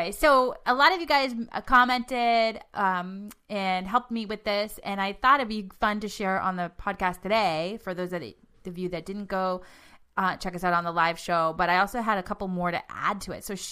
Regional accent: Boston, Massachusetts, United States; accent: Boston; Gosh, my Boston accent comes out really.

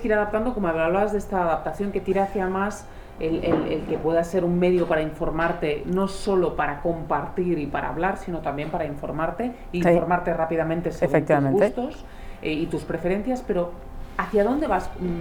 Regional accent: Barcelona, Catalonia, Spain; Yo soy de Barcelona y la casa la tengo cerca donde se produjeron los atentados

